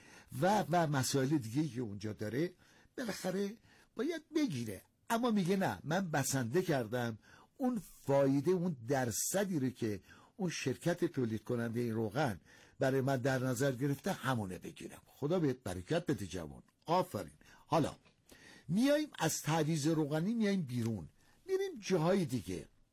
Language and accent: Persian; Iran; نمیگم چون ما ایرانی هستیم ما در دنیا کم نظیریم